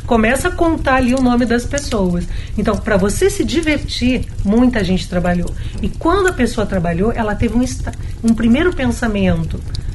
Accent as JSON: {"language": "Portuguese", "country": "Brazil", "said": "Mas é meu também, porque eu sou brasileira"}